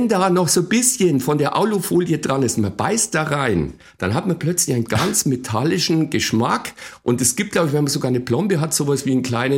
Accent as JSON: {"language": "German", "region": "Bavaria", "country": "Germany", "said": "ich komme ja aus Bayern, das ist praktisch der Snack überhaupt"}